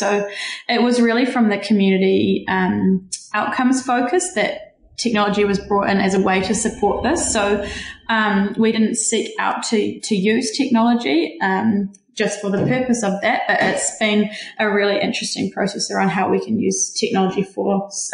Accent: Tauranga, Bay of Plenty, New Zealand; now in Wellington, New Zealand; So I'm originally from Tauranga, but I moved down to Wellington and studied policy and politics, and from there have ended up working in local government.

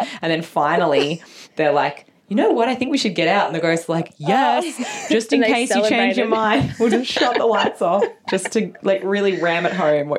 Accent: Narrabri, New South Wales, Australia; Never, ever in my hometown of Narrabri.

